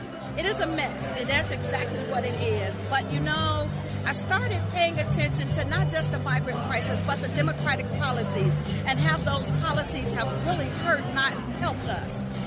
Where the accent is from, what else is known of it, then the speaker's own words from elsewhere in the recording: Chicago, Illinois, United States; I am a Chicagoan